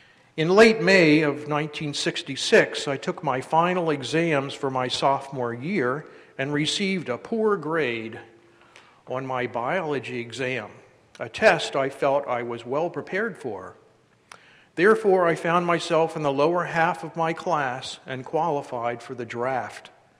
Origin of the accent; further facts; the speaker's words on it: Towson, Maryland, United States; I am a follower of Jesus Christ. I was born and raised in Towson, Maryland.